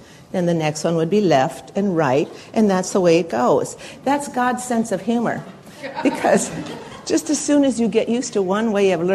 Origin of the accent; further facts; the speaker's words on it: Denver, Colorado, United States; And we're from Denver, Colorado, by the way, where it's like dry.